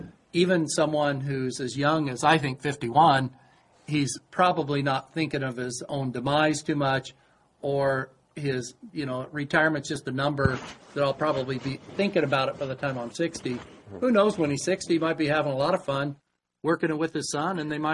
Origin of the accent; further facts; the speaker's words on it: Illinois, United States; But if you go off to college, just like where I grew up in Illinois, a lot of the kids who fathers own businesses in the farming area